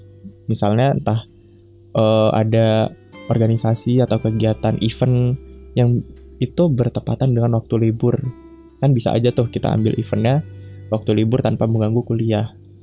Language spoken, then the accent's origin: Indonesian; Sumatra, Indonesia; now in Yogyakarta, Indonesia; gue udah merantau lebih jauh gitu. Gue ada di Jogja sekarang dan gue aslinya dari Sumatera gitu.